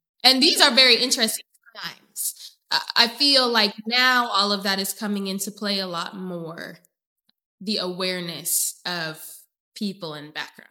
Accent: Oregon, United States; And two, I grew up in Oregon, which is a place that, unless you grew up Black in Oregon, I don't think a lot of people know what that's like.

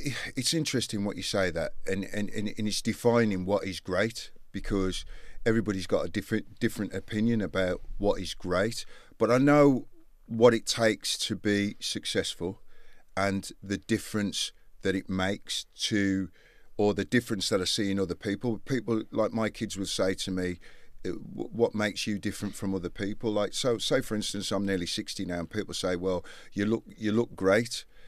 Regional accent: West Midlands, United Kingdom; born there; Well, I was born in Albury in Worley, West Midlands. That's where I was born.

